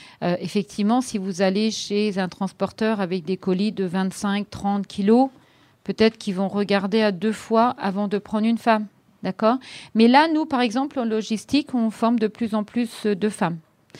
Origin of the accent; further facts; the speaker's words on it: Dreux, Centre-Val de Loire, France; Mais nous, par exemple, on est de Dreux.